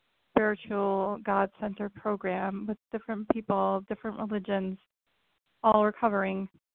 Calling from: New Jersey, United States; I'm calling in from New Jersey.

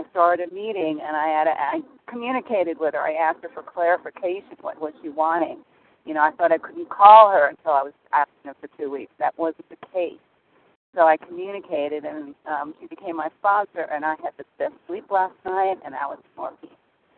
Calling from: Virginia, United States; from Virginia, and you guys are talking about me.

